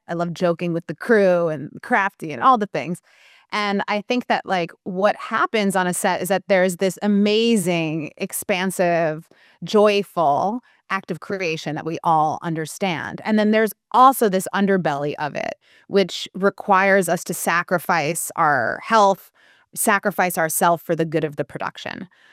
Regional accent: Manhattan, New York, United States; I grew up in Manhattan. I grew up seeing things filming all the time on the streets of New York.

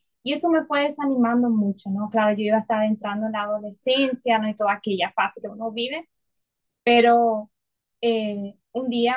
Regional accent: Paraguay; Bueno, yo soy de Paraguay, un país que tiene frontera con Brasil.

